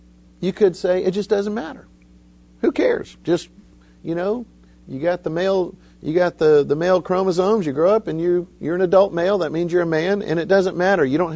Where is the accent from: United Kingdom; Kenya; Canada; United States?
United States; Florida; I grew up in Florida, so we don't have hurricanes.